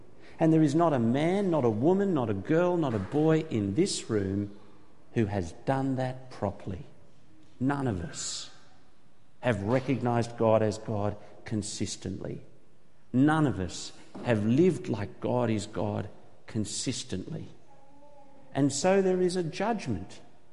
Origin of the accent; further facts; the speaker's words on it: Australia; well, I say we as an Australian taxpayer, we spent millions rescuing this man